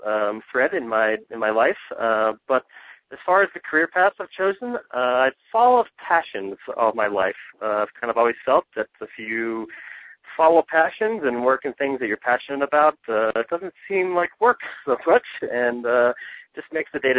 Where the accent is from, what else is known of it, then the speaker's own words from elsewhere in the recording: Pennsylvania, United States; Born and raised in Pennsylvania. I've had a strong connection, family ties, to Maine.